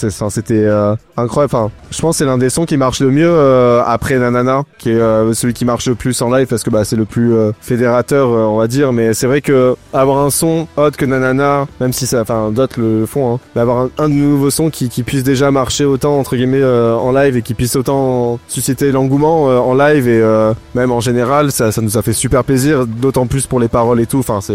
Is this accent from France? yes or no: yes; Montpellier, Occitanie, France; de base, nous, on vient de Montpellier